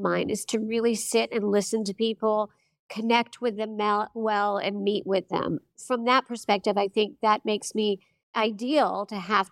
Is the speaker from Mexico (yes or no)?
no; Hilton Head, South Carolina, United States; For one thing, I am a local. I grew up here on Hilton Head, and so I know this community very well. I raised my daughters here.